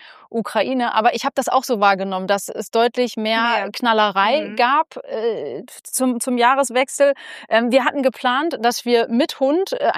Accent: Jever, Lower Saxony, Germany; ich komme aus Jever und deshalb sind wir jetzt hier natürlich auch in Jever. Bin, ich muss mal rechnen, noch 43 Jahre.

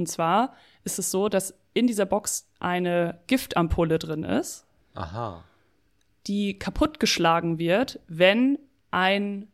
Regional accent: Emden, Lower Saxony, Germany; In Emden, also wo ich herkomme

